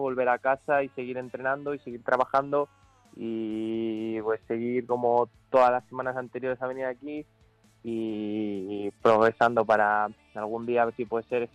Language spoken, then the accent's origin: Spanish; Daganzo, Community of Madrid, Spain; Yo soy de Daganzo.